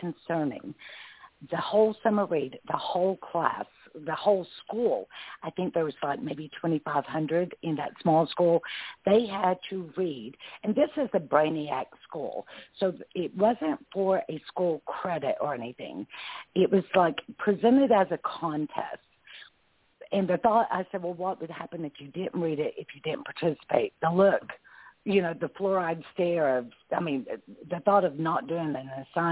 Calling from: Knoxville, Tennessee, United States; Knoxville, Tennessee.

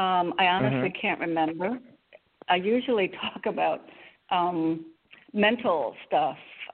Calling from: Connecticut, United States; in Connecticut.

